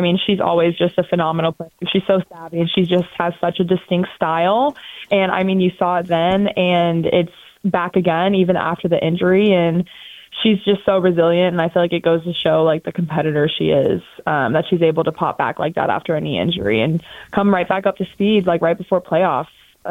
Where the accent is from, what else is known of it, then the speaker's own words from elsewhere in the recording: Mississippi, United States; also born or lived in San Diego, United States; I'm from the South. I'm from Mississippi.